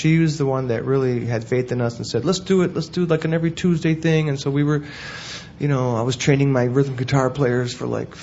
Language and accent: English; Chicago, Illinois, United States; I grew up here in the Midwest here in in Chicago area